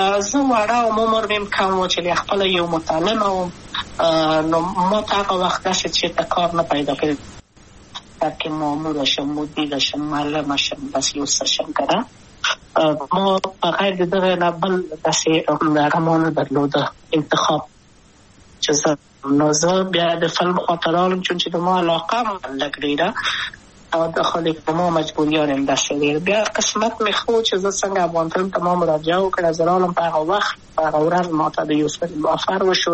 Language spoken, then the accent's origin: Pashto; Kabul, Afghanistan; also born or lived in Maidan Wardak; ولایت یم، د پلار مې د وردګو ولایت ته خلیګن شې کې د لید کابل په تخت پل سیمه کې یم او لویا شویم کابل کې یم.